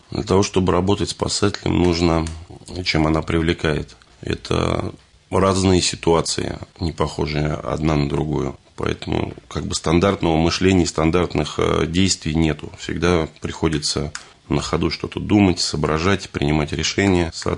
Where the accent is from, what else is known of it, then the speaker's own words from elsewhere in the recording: Ramenskoye, Moscow Oblast, Russia; born there; Родился в Раменском, работал на РПЗ, учился, соответственно, работал, пошел служить в армию, отслужил, вернулся.